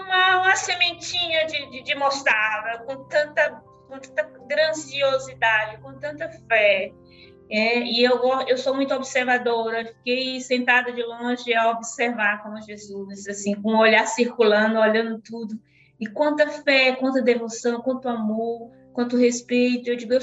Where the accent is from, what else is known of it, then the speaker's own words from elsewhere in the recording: São Luís, Maranhão, Brazil; eu nasci numa ilha, em São Luís do Maranhão. Cresci na ilha, aprendi a nadar no seio da minha mãe